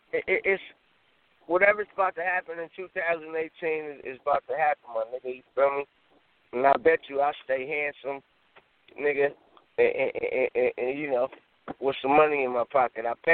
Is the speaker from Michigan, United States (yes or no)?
no; Los Angeles, California, United States; born and raised in South Central L.A., not the Valley, nigga, not motherfucking Santa Monica